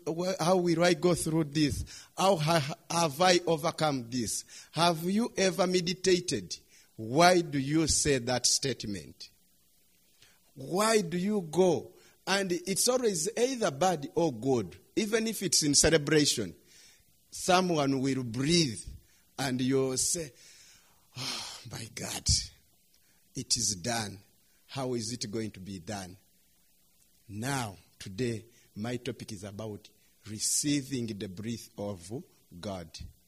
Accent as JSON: {"language": "English", "country": "Uganda", "said": "I am from Uganda."}